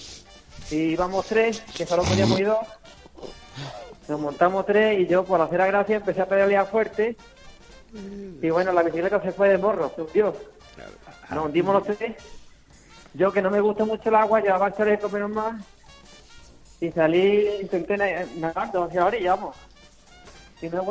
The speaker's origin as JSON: {"language": "Spanish", "town": "Málaga", "region": "Andalusia", "country": "Spain", "said": "yo soy de Málaga. Y fui a la playa de La Herradura, aquí cerca de Málaga."}